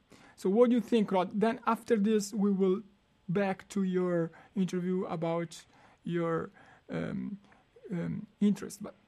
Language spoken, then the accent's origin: English; Italy; English is a second language; I'm Italian, I'm not Canadian, but I can tell this.